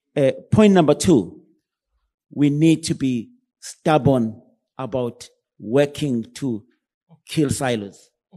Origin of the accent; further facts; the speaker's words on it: Umlazi, KwaZulu-Natal, South Africa; I grew up in Umlazi, went to university